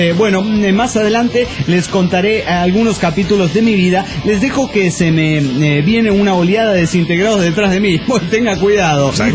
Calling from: Quito, Pichincha, Ecuador; de Quito, Ecuador.

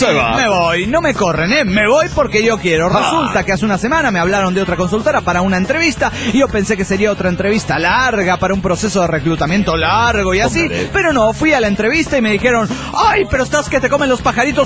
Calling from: Monterrey, Nuevo León, Mexico; de Monterrey, Nuevo León, México.

